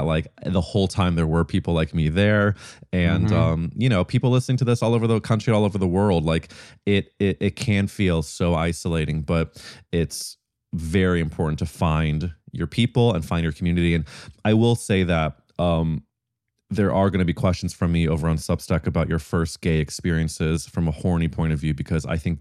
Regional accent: St. Louis, Missouri, United States; I'm from St. Louis, Missouri, and I felt like when I was growing up that I was the only gay person besides the guy who cut my family's hair.

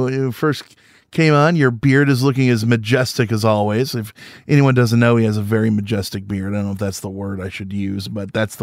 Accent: Illinois, United States; I grew up in Central Illinois. It's all farming.

